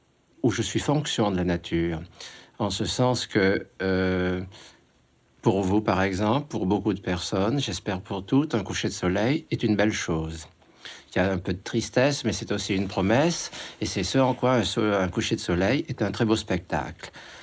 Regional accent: Marseille, Provence-Alpes-Côte d'Azur, France; born there; je suis né au bord de la mer, je suis né à Marseille. En fait, plus qu'à Marseille, je suis né dans les Calanques.

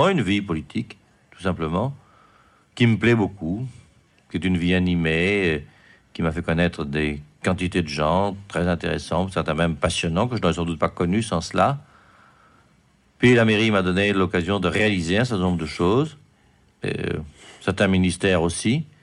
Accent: Nîmes, Occitanie, France; J'ai été élevé à Nîmes, qui est une ville où il y a beaucoup de protestants, mais où la lutte entre les protestants et les catholiques a été très vive.

